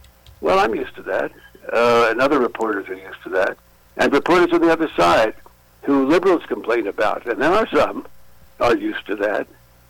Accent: New Mexico, United States; I mean, I grew up in the Republican Party in New Mexico. And I came to Washington

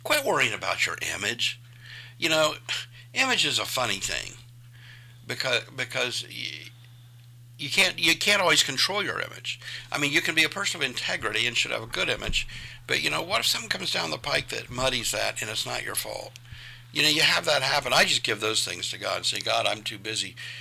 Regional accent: Columbus, Ohio, United States; born there; I was born on South Harris Avenue in North Harris. In Columbus, Ohio, in 1958, and that was a very blue-collar neighborhood at the time.

